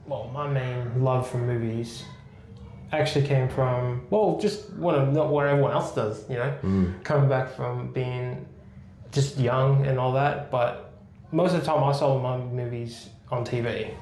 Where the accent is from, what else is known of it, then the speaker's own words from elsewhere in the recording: United States; now in Australia; coming here to Australia, because I am American